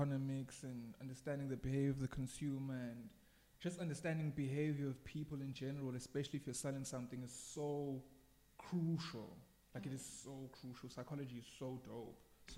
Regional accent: Umlazi, KwaZulu-Natal, South Africa

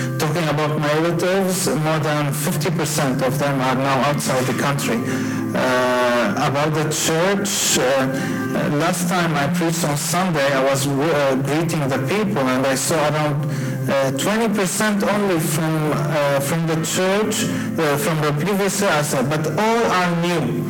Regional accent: Kuwait; born there; English is a second language; also born or lived in Syria; My background is I was born in Kuwait. My mom is Lebanese and my father is Syrian. That's why I'm Syrian. And in 1998, we moved to Syria to live there.

